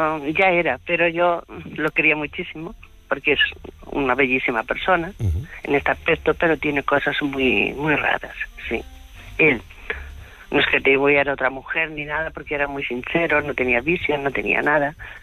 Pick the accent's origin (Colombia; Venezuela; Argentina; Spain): Spain; Huelva, Andalusia; Tengo 45 años y soy de Huelva.